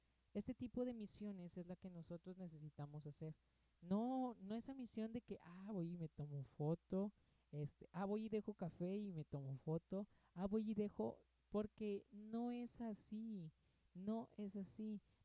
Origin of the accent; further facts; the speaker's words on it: Nuevo León, Mexico; born there; Yo soy de México, saludos para aquellas personas que me escuchan de otros países. Yo soy mexicano, ¿verdad? Nacido en Nuevo León.